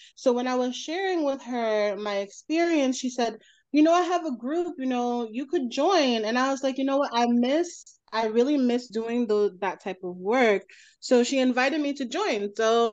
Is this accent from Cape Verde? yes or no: yes; São Vicente, Cape Verde; moved away as an adult; now in New Bedford, United States; I'm from Cabo Verde, São Vicente. I am a nurse here in New Bedford, Massachusetts.